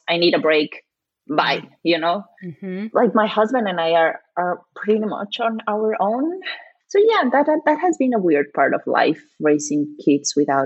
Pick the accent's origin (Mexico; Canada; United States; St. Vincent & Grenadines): Mexico; growing up in Mexico, it's weird.